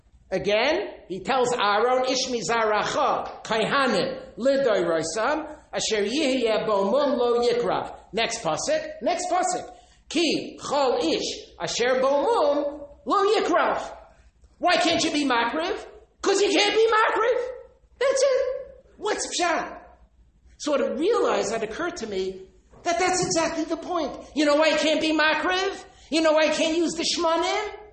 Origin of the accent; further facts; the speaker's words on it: United States; We're American yeshiva bachrim. It's tough. I was born in America. I grew up in America.